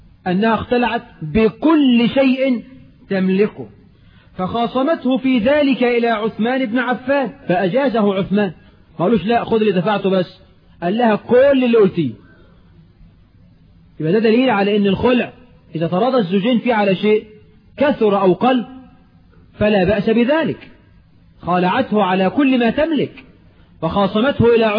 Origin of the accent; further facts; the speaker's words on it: Egypt; احنا كمصريين